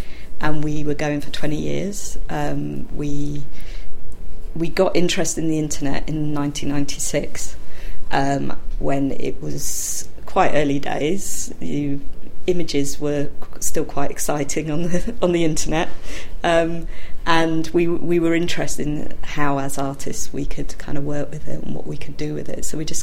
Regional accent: London, United Kingdom; also born or lived in Nottingham; I grew up in London. I moved to Nottingham when I was 18 for university and stayed for 26 years and sort of half moved back to London quite recently

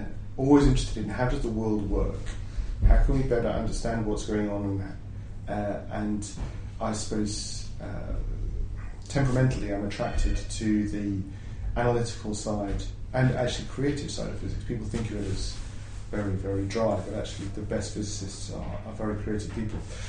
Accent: South East England, United Kingdom; born there; also born or lived in Halifax, West Yorkshire; was born in Halifax, or I should say Alifax, in West Yorkshire, in the north of England. We moved down to Kent when I was about 8, which is why I lost my accent. Some people might be able to hear some short A's.

